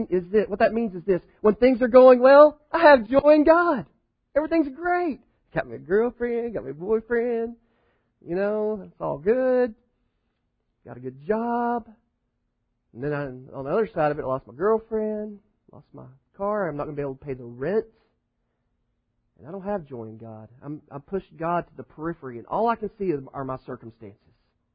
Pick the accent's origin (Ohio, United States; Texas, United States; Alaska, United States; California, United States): Texas, United States; accent: West Texas; I'm from West Texas, and that probably sounded awful, because it's like West Texas redneck